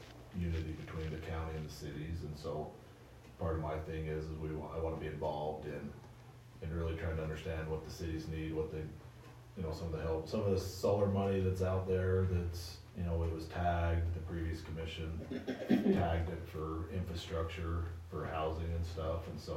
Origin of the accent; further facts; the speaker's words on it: Huntington, United States; I'm from Huntington, so I know some of you.